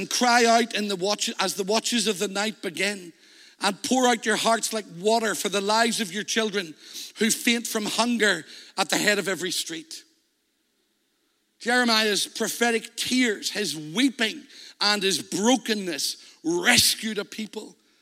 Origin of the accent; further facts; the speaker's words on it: Northern Ireland, United Kingdom; I come from Northern Ireland